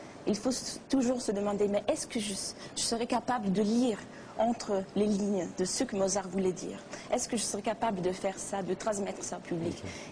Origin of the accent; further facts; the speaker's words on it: Rome, Lazio, Italy; Oui, romaine. Oui, je suis romaine, je suis née à Rome, ma famille vient du nord de l'Italie.